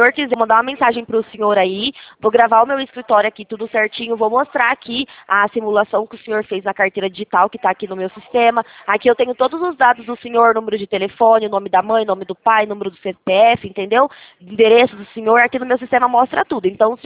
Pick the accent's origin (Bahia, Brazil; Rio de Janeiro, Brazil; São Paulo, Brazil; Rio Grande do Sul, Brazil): São Paulo, Brazil; Leme; Eu sou de Leme, São Paulo, né, interior de São Paulo.